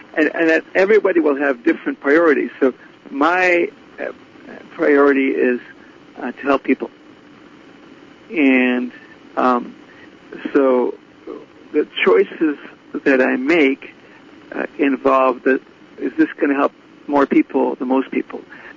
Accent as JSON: {"language": "English", "country": "Israel", "said": "I'm from Israel and I like Hebrew"}